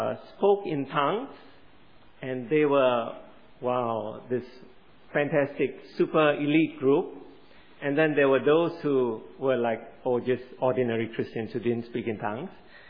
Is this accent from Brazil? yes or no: no; Malaysia; I remember growing up in Malaysia